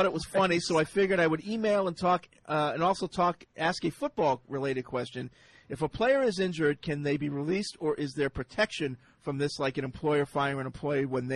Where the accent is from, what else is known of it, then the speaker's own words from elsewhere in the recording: Reading, Massachusetts, United States; And since I'm also from Reading, I decided to look him up in my yearbook.